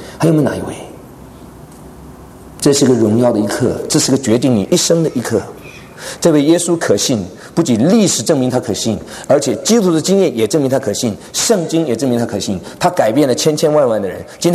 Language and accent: Chinese; China; 你知道我们中国人叫天老爷